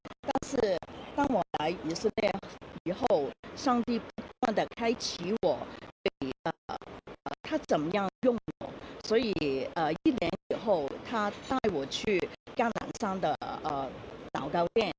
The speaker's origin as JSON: {"language": "Chinese", "country": "Hong Kong", "second_language": "Chinese", "said": "我是从香港来的，所以我的普通话可能不太好啊，"}